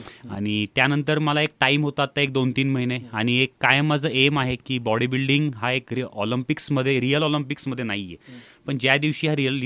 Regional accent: Aurangabad, Maharashtra, India; औरंगाबादचं खूप प्रेम आहे, माझा जन्म इथेच झालाय। … पण औरंगाबाद माझं कायम हेच आहे, इथंच एज्युकेशन येथे झालं आहे।

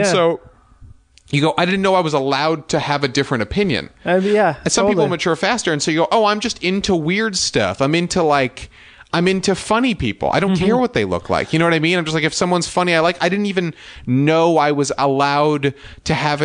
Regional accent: New York, United States; No, I grew up in Westchester, New York.

